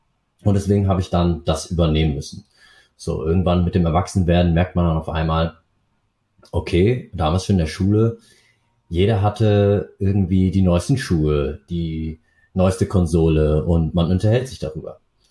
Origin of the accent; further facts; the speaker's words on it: Aschaffenburg, Bavaria, Germany; born there; ich bin in Aschaffenburg geboren und meine Eltern sind damals nach Deutschland ausgewandert